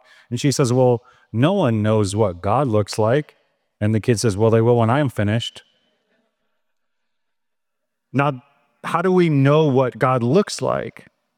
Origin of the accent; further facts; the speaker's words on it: Midwest, United States; Where I grew up in the Midwest, school lunch in my grade school was kind of like this.